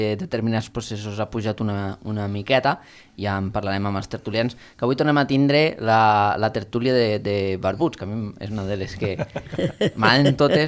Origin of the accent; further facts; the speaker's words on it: Tarragona, Catalonia, Spain; born there; soc nascut a Tarragona